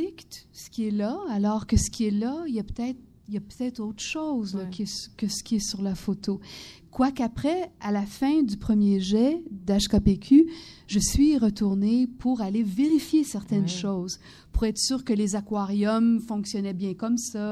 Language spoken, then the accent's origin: French; Montreal, Quebec, Canada; now in Eastern Townships, Canada; je suis Montréalaise et j'habite dans les cantons de l'Est